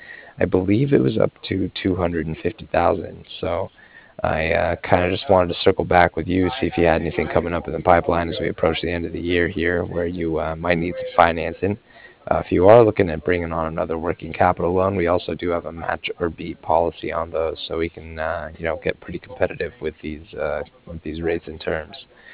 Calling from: Cardiff, Wales, United Kingdom; I was calling from Cardiff

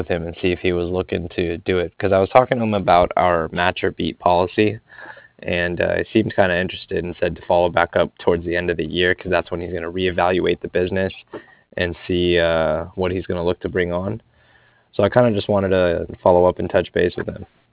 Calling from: Cardiff, Wales, United Kingdom; Yeah, and I was calling from Cardiff. It's CARDIFF, like Frank.

